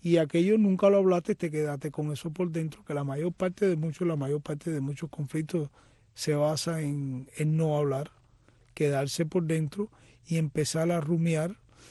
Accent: Havana, Cuba; now in Miami, United States; Bueno, yo soy originalmente de Palatino, la ciudad deportiva, y nací en alrededor del Parque Palatino. Ahí fueron mis primeros años

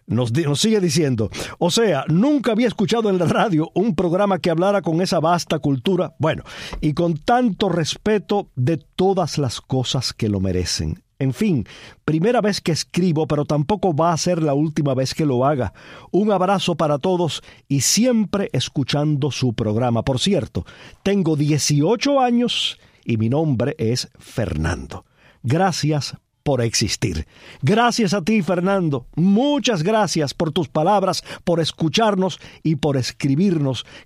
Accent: Cuba; moved away; todo el mundo sabe quiénes somos los cubanos.

